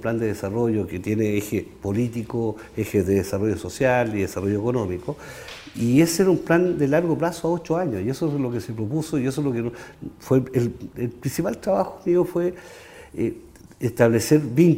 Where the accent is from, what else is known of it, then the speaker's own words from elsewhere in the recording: Curacautín, Araucanía, Chile; Pero era un tema porque yo soy de allá. Yo nací en Curacautín, estudié en distintos colegios, en el liceo en Temuco.